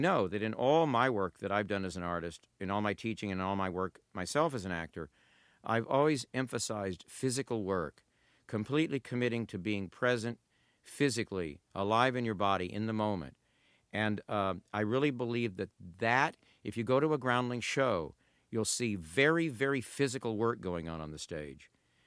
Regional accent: Corpus Christi, Texas, United States; also born or lived in Odessa, Texas; So I grew up in Odessa, Texas for two years of my childhood, 20 miles from George W. Bush in Midland, who was growing up there at the same time. Most of my Texas years were in Corpus Christi down on the Gulf Coast

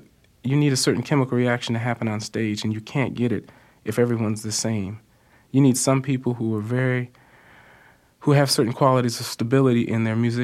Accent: Cleveland, Ohio, United States; now in Chicago, United States; I'm from Cleveland originally, which is kind of similar, but it's a little smaller than Chicago.

